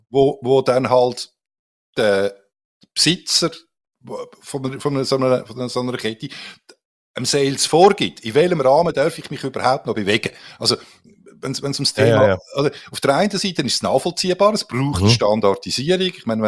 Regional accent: Switzerland; Wir sind ja Schweizer.

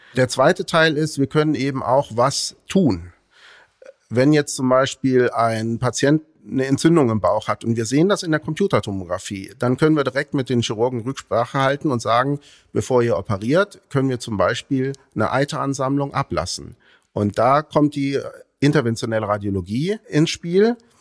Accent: Düren, North Rhine-Westphalia, Germany; also born or lived in Würzburg; ich bin zwar gebürtiger Würzburger, das ist auch wichtig, aber bin schon in jungen Jahren nach Düren gekommen und bin im Rheinland groß geworden.

